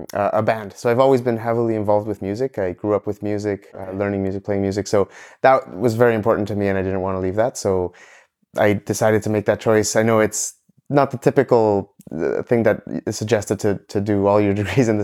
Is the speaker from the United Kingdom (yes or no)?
no; Ecuador; moved away as an adult; now in Montreal, Canada; Well, originally I'm from Ecuador, and I moved to Canada after high school to come study at McGill.